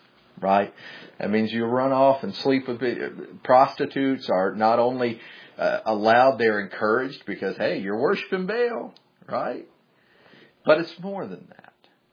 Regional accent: the South, United States; But listen, I grew up in the South. We call them Baals.

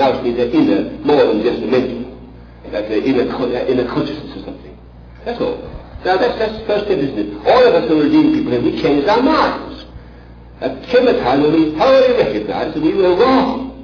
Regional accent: England, United Kingdom; I'm English.

